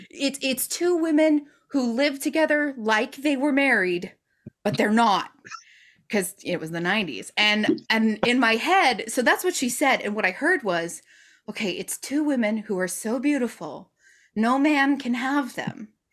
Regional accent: Utah, United States; And also, I grew up in Utah

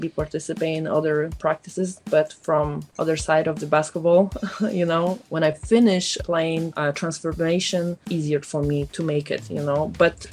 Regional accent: Poland; English is a second language; now in United States; when I came to from Poland to USA, I was really, really skinny.

